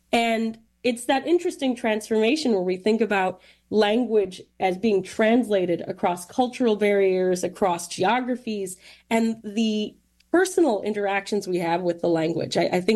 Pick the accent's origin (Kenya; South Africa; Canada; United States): United States; Detroit, Michigan; my experience as a Francophone growing up in Metro Detroit.